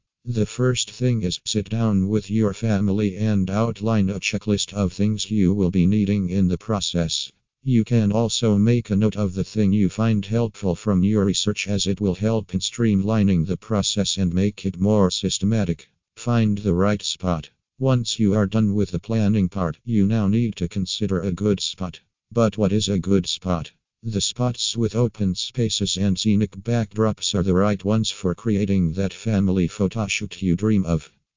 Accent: Singapore; from Singapore.

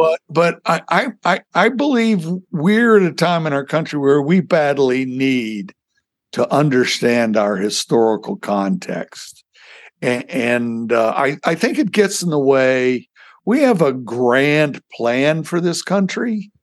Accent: the South, United States; Now, I'm a Southerner. I'm a graduate of Virginia Military Institute.

